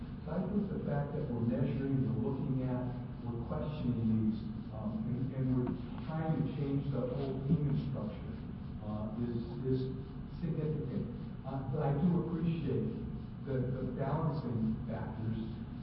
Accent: Maryland, United States; I'm from Maryland. We're an all-payer state.

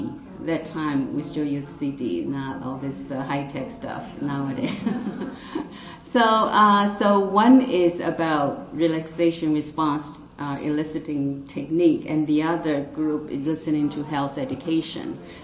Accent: Taiwan; because I'm from Taiwan and I had some issue about I have Bell's palsy

